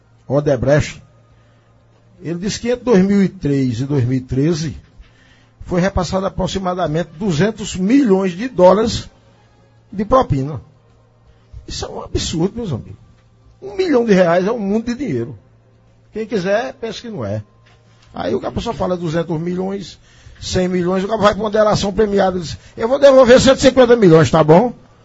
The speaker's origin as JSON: {"language": "Portuguese", "region": "Northeast Region", "country": "Brazil", "said": "eu sou brasileiro, nordestino, sertanejo da minha terra, né?"}